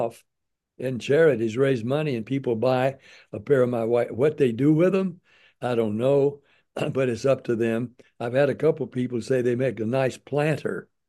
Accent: Nashville, Tennessee, United States; even though I was from Tennessee, Nashville, he from Memphis, we were almost the same age.

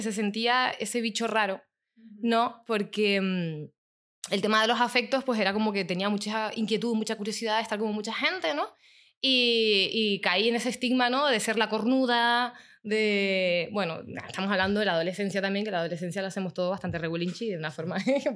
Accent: Tenerife, Canary Islands, Spain; now in Catalonia, Spain; Soy una persona que viene de Tenerife, por eso tengo el acento que tengo, siempre digo lo mismo. Llevo ya un montón de tiempo aquí viviendo en Cataluña.

